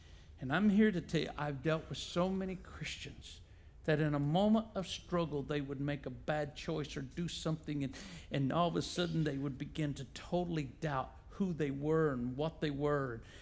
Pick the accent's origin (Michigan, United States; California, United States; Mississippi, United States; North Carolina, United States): Mississippi, United States; because growing up in Mississippi, I saw racism.